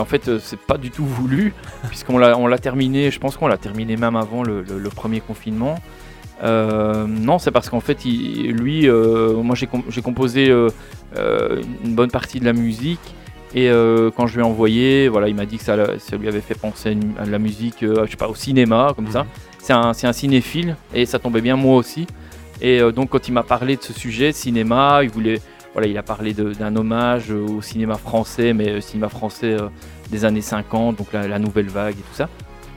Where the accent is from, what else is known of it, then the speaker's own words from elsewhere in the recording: Roux, Wallonia, Belgium; Eh oui, je suis d'ici, de Roux. J'habite plus actuellement, mais je suis de Roux.